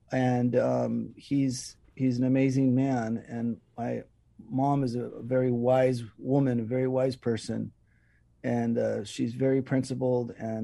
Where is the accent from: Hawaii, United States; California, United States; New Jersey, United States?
Hawaii, United States; And, you know, in the 70s, growing up on the Big Island, it was almost like a developing country, but I mean that in a really good way, quite rural.